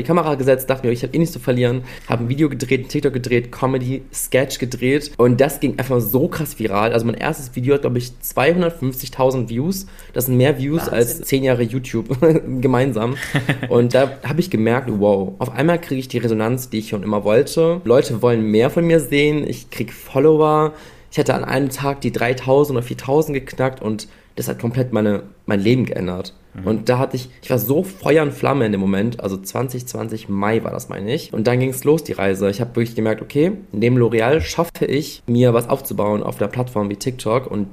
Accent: Cologne, North Rhine-Westphalia, Germany; Ich bin aus Köln

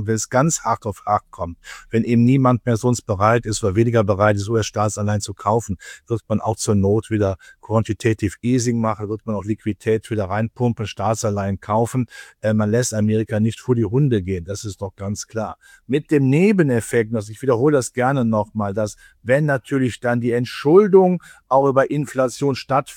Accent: North Rhine-Westphalia, Germany; In meiner Heimat war NRW, waren Kommunalwahl.

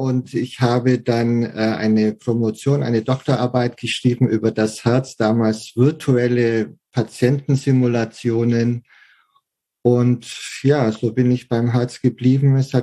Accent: Weißenhorn, Bavaria, Germany; bin aus Weißenhorn, das in der Nähe von Pfaffenhofen

